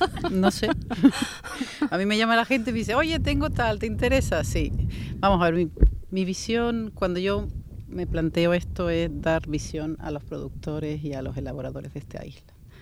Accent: Fuerteventura, Canary Islands, Spain; yo me siento muy majorera. Y entonces era como un poco el contacto que yo mantenía con mi isla era a través de esa feria

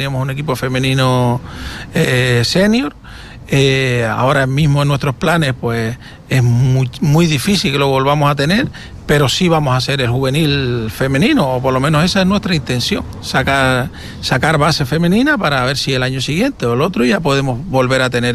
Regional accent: Canary Islands, Spain; somos de Canarias.

